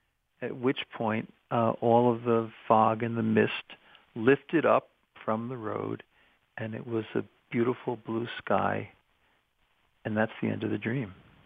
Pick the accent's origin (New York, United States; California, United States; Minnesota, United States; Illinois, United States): New York, United States; When I was a boy, I grew up on Long Island, and I went away to a boarding school in Concord, New Hampshire.